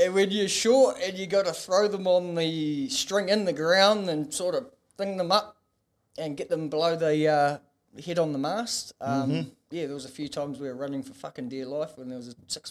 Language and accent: English; Auckland, New Zealand; So I'm from Auckland, New Zealand, particularly from South Auckland, which holds some rep around the world, if you look at the headlines sometimes. I grew up in a little sort of harbourside community, rural